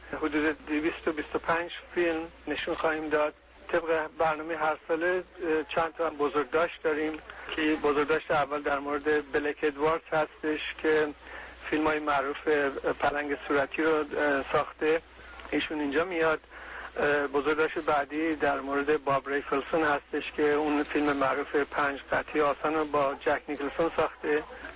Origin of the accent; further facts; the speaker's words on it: Iran; من ایرانی هستم و علاقه شدید خودم به سینمای وطن خودم دارم